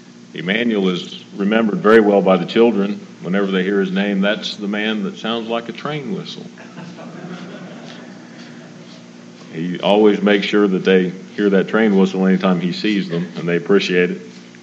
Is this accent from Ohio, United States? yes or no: yes; Columbus, Ohio, United States; I was born and raised in Columbus.